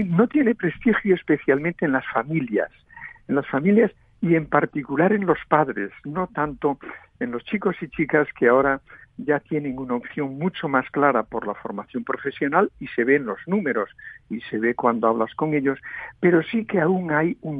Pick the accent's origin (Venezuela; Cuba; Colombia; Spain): Spain; Vigo, Galicia; now in Barcelona, Spain; Yo soy de Vigo, tengo una casa en Vigo, en los alrededores de Vigo